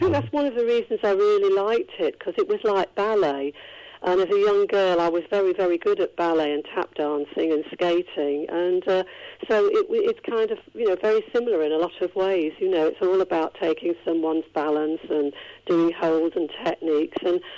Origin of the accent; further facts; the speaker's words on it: Prestwich, North West England, United Kingdom; Salford's a very, very big area, but I'm more from the Prestwich, Bury Old Road. I was born in a place called Cavendish Road, which actually is sort of on the borders of Salford and Prestwich, really.